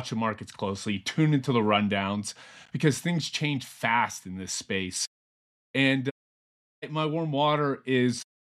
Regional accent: Pennsylvania, United States; I'm from Pennsylvania originally. You know, a winter in Pennsylvania is cold and cloudy.

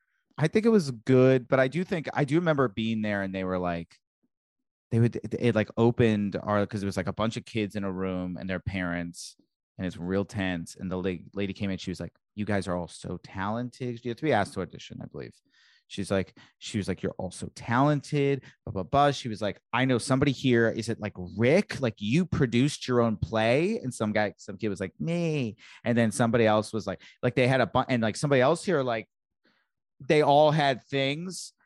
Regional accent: Virginia, United States; No, I'm from Virginia.

